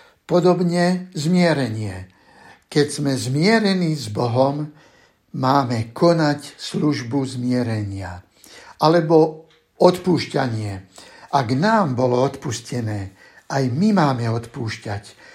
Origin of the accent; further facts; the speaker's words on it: Bratislava Region, Slovakia; Vyrastal som v neveľkom mestečku neďaleko Bratislavy, v našom dome, vo dvore, kde som vyrastal, bývalo zhromaždenie, bola tam modlitebňa.